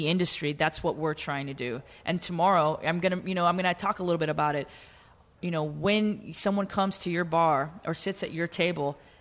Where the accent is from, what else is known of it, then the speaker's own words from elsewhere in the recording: Austin, Texas, United States; moved away as an adult; now in San Francisco, United States; I mean, to be honest with you, you know, moving to San Francisco, really, I came from Austin, Texas, and I moved to San Francisco when I was 28